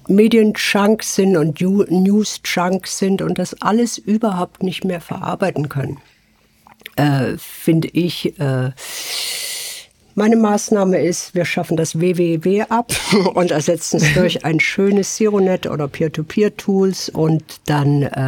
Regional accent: Switzerland; So bei uns in der Schweiz gibt es ja Jodtabletten

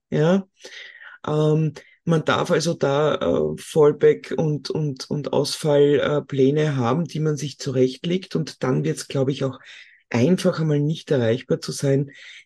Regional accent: Austria; bei uns in Österreich

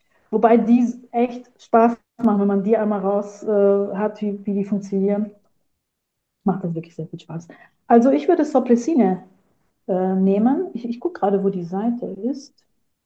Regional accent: Italy; weil man als Italiener ja doch in eine Schublade gesteckt wird

